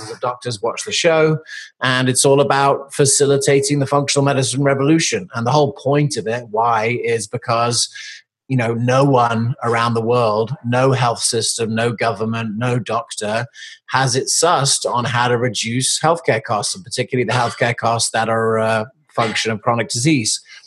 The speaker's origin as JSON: {"language": "English", "country": "South Africa", "tie": "born or raised there", "also_born_or_lived": "United Kingdom", "moved": "yes", "lives_now": "United States", "said": "I grew up on three different continents in America, UK, and I was born in America. I grew up in South Africa and England."}